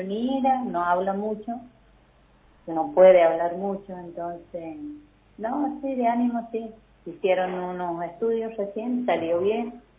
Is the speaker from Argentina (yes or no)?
yes; Villa de la Quebrada, San Luis, Argentina; Yo me crié en Villa de la Quebrada.